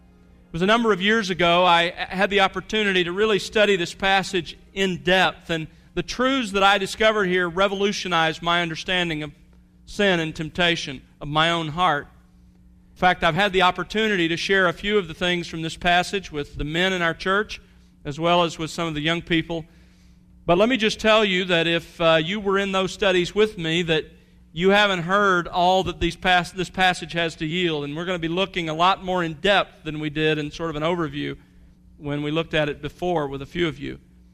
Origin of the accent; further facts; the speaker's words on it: Gulf Coast, United States; When I grew up on the Gulf Coast, we often went fishing for short periods of time